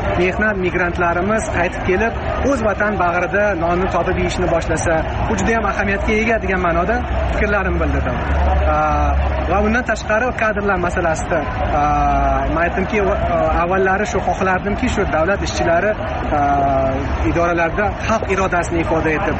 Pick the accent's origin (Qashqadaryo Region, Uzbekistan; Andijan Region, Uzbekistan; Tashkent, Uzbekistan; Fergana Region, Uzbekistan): Fergana Region, Uzbekistan; Kokand; Men o'zim aslida qo'qonlikman